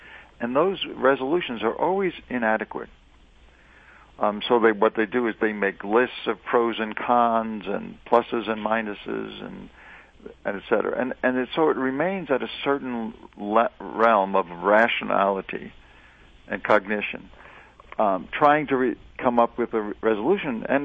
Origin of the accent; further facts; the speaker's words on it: Staten Island, New York, United States; also born or lived in Brooklyn; No, actually, I was born in Brooklyn and lived there until I was 9, and then did most of my growing up on Staten Island, one of the other boroughs of the city of New York.